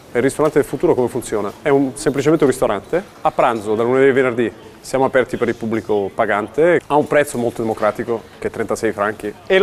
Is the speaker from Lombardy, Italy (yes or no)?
yes; Milan, Lombardy, Italy; moved away as an adult; also born or lived in Norway / United States; now in Geneva, Switzerland; Mio papà è egiziano, mia mamma del sud Italia, campana, dell'Alto Casertano. Sono nato e cresciuto a Milano. Mi sono trasferito in Norvegia, mi sono trasferito negli Stati Uniti. Ho fatto un po' il giro del mondo.